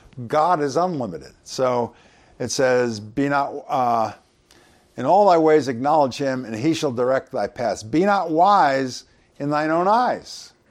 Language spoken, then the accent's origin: English; Long Island, New York, United States; When I was a kid growing up in Long Island in the 1960s, believe it or not, there were these guys, and they had a farm right next to the high school.